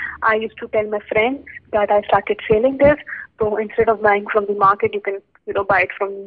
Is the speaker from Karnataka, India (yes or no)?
no; Gwalior, Madhya Pradesh, India; now in Melbourne, Australia; I'm 19 years old. I came to Melbourne in November 2019. I come from Gwalior, Madhya Pradesh in India.